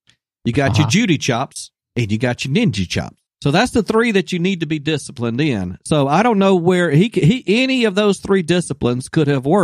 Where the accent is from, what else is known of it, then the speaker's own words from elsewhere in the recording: Mississippi, United States; also born or lived in Tennessee; We had them just as bad in growing up in Mississippi.